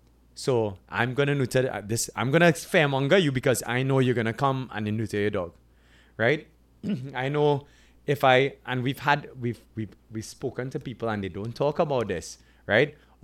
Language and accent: English; Canada; I'm from Canada.